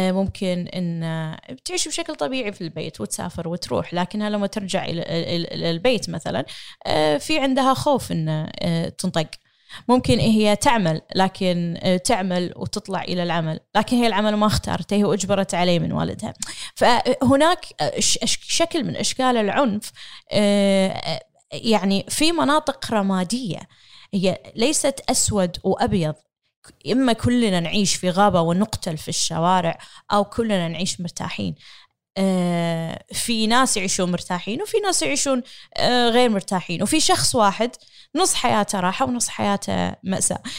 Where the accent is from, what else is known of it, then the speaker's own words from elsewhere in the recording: Kuwait; أنا شخص كامرأة كويتية أحمل جنسية الكويتية